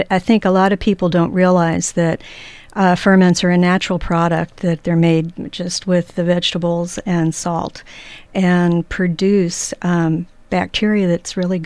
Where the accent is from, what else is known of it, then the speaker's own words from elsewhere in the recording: New Jersey, United States; I grew up in South Jersey, which is not North Jersey. It's the southern part of New Jersey.